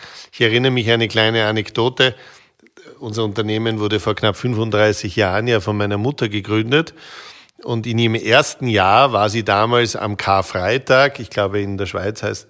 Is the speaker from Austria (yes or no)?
yes; Austria; uns als Österreicher in der Mitte zu verstehen